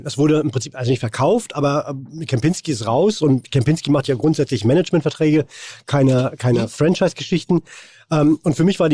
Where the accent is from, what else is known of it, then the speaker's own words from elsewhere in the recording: Warnemünde, Mecklenburg-Vorpommern, Germany; Aus Warnemünde. An der Ostsee.